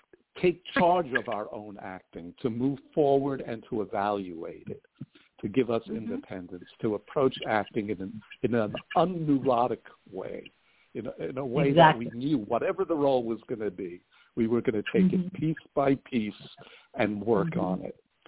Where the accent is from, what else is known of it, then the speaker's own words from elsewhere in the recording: Brooklyn, New York, United States; also born or lived in Asbury Park; I'm a New Yorker. I was actually born near Asbury Park, but I moved when I was one to Brooklyn, and I went to public schools here.